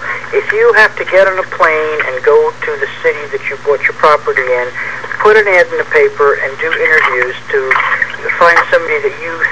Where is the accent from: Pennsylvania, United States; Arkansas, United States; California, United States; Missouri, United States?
California, United States; San Diego; I'm from San Diego, and the reason I started management myself was because I got ripped off